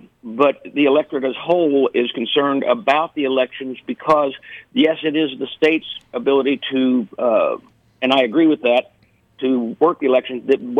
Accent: Illinois, United States; I come from Illinois. I know where fraud exists.

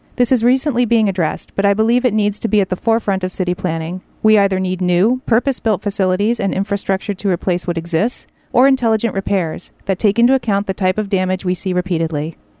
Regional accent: Valdez, Alaska, United States; I was born in Valdez and have lived here all my life. I went to school here, including college, and I intend to stay here.

